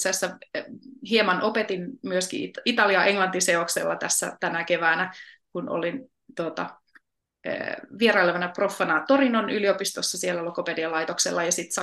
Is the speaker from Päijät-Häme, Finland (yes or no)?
no; Lapland, Finland; Myöskin asuin lapsena tuolla Lapissa, 2 kilometriä Ruotsin rajalta